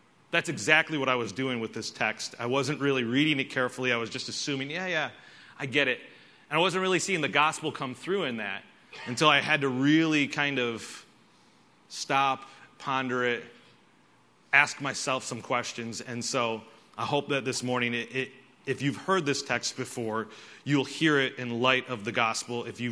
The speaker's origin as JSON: {"language": "English", "town": "Buffalo", "region": "New York", "country": "United States", "said": "See, I'm from Buffalo. There's like good topsoil."}